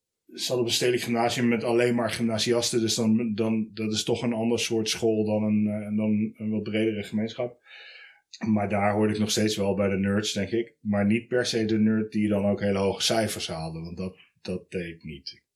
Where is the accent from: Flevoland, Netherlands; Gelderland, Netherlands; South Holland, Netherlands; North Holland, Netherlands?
Gelderland, Netherlands; Beuningen; Ik ben geboren in Beuningen, hier niet zo heel ver vandaan. Eigenlijk het volgende dorp. Daar opgegroeid als oudste in een gezin van drie.